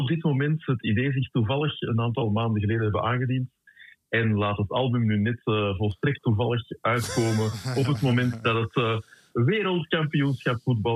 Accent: Deurne, Flanders, Belgium; Maar ik ben van Deurne, dus uiteraard ben ik voetbalsupporter

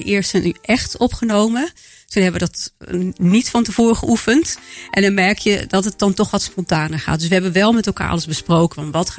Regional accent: IJsselstein, Utrecht, Netherlands; born there; We zijn allebei geboren in IJsselstein, weg geweest. Maar ook weer teruggekomen.

